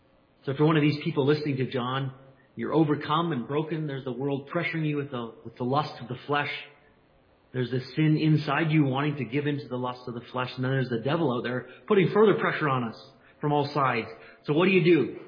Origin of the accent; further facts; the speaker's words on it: Canada; I'm Canadian, I guess, here, and I'm in Canada